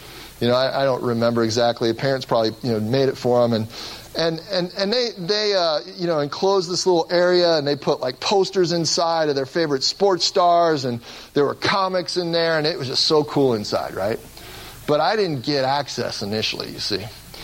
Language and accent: English; Cincinnati, Ohio, United States; And I grew up in Cincinnati, Ohio, and some of the kids in our neighborhood built a backyard fort.